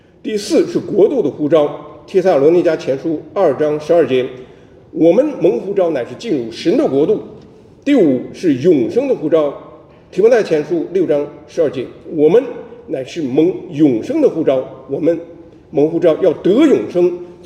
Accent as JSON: {"language": "Chinese", "country": "China", "tie": "born or raised there", "moved": "as an adult", "lives_now": "United States", "said": "我在国内无神论背景中长大，大学毕业后随父母移民美国开始读研，"}